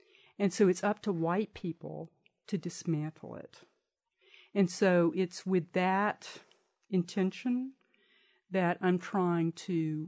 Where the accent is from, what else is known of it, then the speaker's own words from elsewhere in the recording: Alexandria, Louisiana, United States; So I was raised in Alexandria, and that place is where the film 12 Years a Slave takes place.